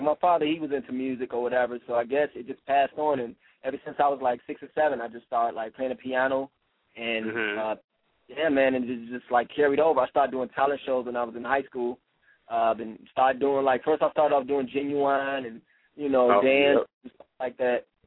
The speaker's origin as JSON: {"language": "English", "town": "Chicago", "region": "Illinois", "country": "United States", "tie": "born or raised there", "said": "in the beginning of my lifetime, like, I grew up in, like, the rougher inner city parts."}